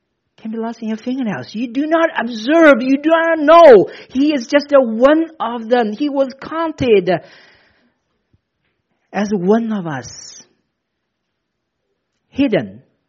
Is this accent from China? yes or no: yes; Shanghai, China; I was in my hometown, a small town nearby Shanghai. I was speaking to a group of Christians, you know, probably 5 miles away from the place where I was born.